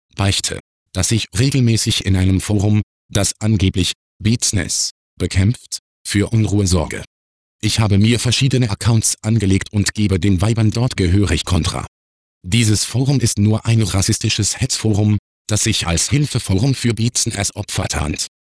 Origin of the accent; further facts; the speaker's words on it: Côte d’Ivoire; moved away as an adult; now in Germany; Ich komme aus der Elfenbeinküste und bin damals zum Studieren nach Deutschland gekommen.